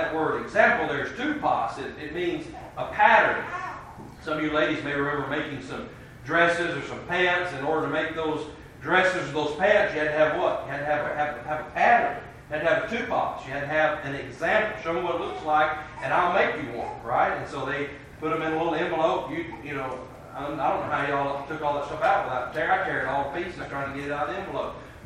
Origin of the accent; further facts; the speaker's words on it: Alamo, Tennessee, United States; Now, I'm from Crockett County, Tennessee. I'm from Alamo.